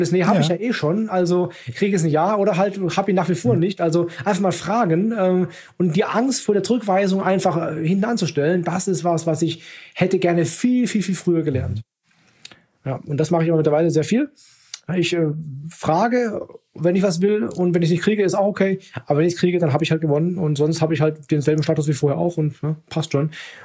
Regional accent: Baden-Württemberg, Germany; Ich bin Schwabe, so auch eigentlich im Herzen und auch von der Geburt her

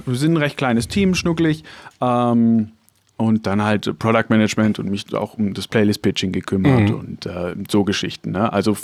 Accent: Baden-Württemberg, Germany; Ja, ich komme aus der Nähe von Stuttgart.

